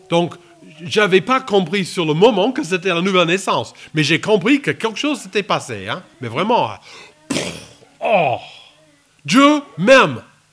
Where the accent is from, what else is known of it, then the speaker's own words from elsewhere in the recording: United States; French is a second language; Moi, je viens de l'Amérique profonde, d'un village avec 1000 habitants et 5000 vaches.